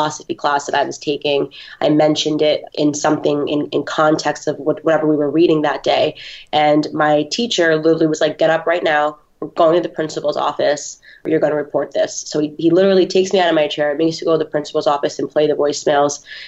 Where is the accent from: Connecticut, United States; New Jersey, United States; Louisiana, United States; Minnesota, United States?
Connecticut, United States; Stamford; also born or lived in White Plains, United States; So I was born in White Plains, New York, but I was raised in Stamford, Connecticut my entire life.